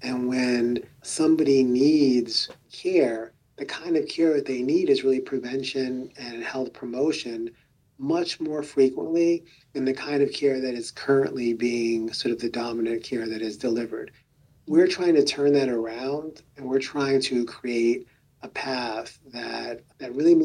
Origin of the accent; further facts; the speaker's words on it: New York City, New York, United States; I was born in the South Bronx in a community that is 75% Latino and 25% African American. And at the time when I was growing up